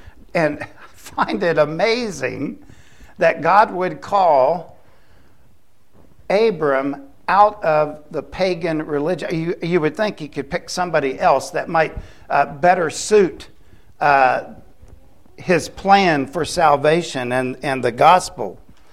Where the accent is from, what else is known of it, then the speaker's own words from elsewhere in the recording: Titusville, Florida, United States; You know, I grew up in Titusville, Florida.